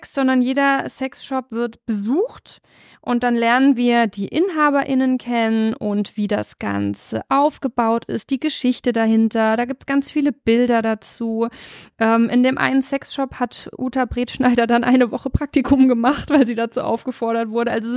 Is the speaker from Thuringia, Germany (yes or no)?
yes; Ilmenau, Thuringia, Germany; Bei dir klingeln jetzt alle Glöckchen, weil ich komme aus Ilmenau